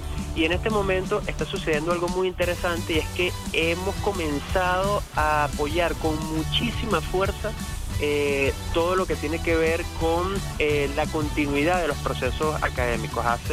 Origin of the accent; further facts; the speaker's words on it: Venezuela; superhéroes somos los venezolanos, ¿no?